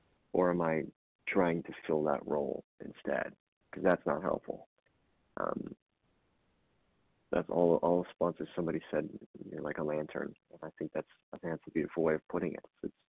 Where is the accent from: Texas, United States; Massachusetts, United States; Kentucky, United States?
Kentucky, United States; Louisville; from Louisville, Kentucky.